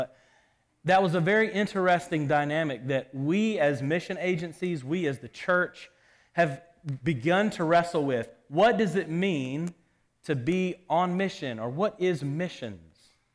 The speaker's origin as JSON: {"language": "English", "country": "United States", "lives_now": "Canada", "said": "I'm not from Canada, I'm from the U.S."}